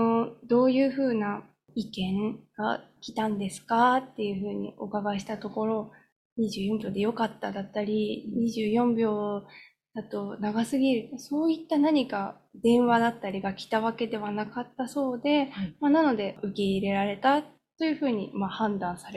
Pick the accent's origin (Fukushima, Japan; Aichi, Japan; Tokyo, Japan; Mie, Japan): Tokyo, Japan; 私自身は東京出身なので